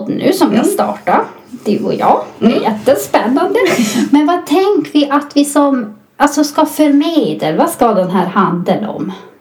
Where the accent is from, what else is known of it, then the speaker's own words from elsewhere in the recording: Arjeplog, Norrbotten County, Sweden; Både du och jag, vi är ju födda och uppvuxna i Arjeplog.